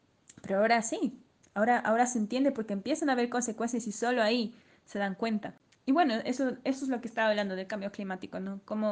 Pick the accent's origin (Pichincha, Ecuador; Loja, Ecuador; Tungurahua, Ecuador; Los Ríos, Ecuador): Pichincha, Ecuador; Quito; soy de Quito.